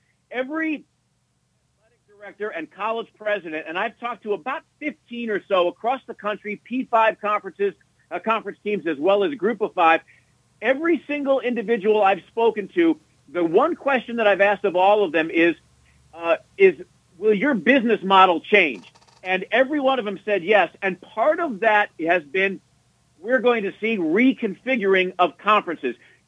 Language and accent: English; Chicago, Illinois, United States; now in Fresno, United States; I'm from Chicago. I'm used to feeling like an egg noodle when it's 75 degrees, but the humidity is about 95.